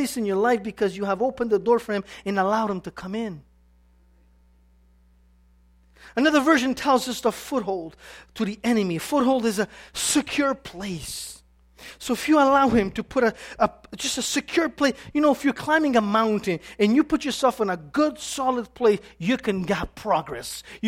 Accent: Italy; my wife is a Central American from Guatemala, I'm from Italian, I have a stubborn head.

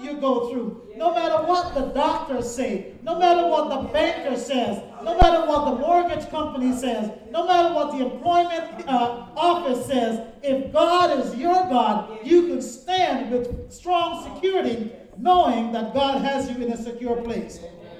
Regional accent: Guyana; I grew up in Guyana, so we didn't get spanked. We got the daylights beaten out of us.

